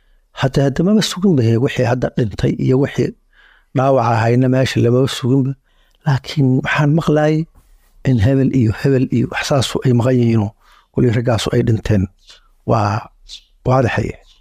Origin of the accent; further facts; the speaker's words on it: Mogadishu, Banaadir, Somalia; waxan ka imid muqdisho